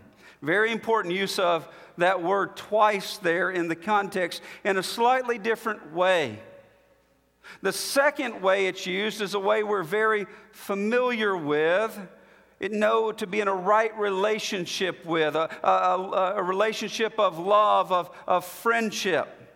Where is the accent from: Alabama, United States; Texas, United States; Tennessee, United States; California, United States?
Alabama, United States; If you're from where I grew up in Alabama